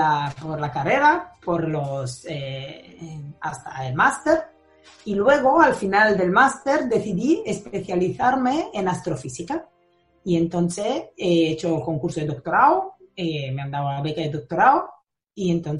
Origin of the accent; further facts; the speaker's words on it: Italy; Spanish is a second language; also born or lived in Netherlands; en Roma, aunque mi mamá es iraní y mi padre es medio italiano, medio argentino, entonces soy italiana más bien por casualidad, pero sí, me siento italiana.